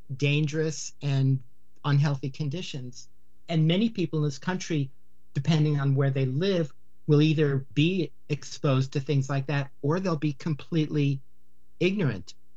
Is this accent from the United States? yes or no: yes; New York City, New York, United States; I grew up in New York City, where very few people own cars or drive cars because it's ridiculous to do so because they have such an incredible mass transit system.